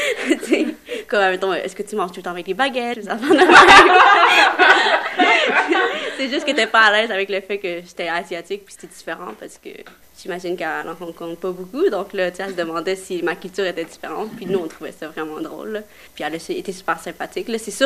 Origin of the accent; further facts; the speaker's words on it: Quebec, Canada; accent: Quebec; puis ils voient mon accent québécois, puis là, ils se rendent compte que je suis une Québécoise comme tout le monde.